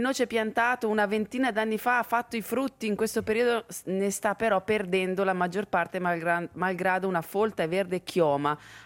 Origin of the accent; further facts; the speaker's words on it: Losone, Ticino, Switzerland; Sono di Losone.